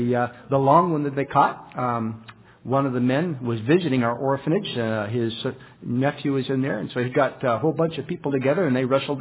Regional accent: Orillia, Ontario, Canada; I'm from Orillia, Ontario.

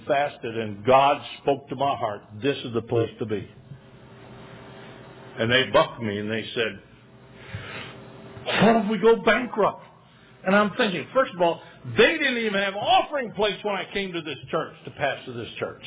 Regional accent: Michigan, United States; When I was growing up in Michigan, we used to cut mustard out of our beans and our corn.

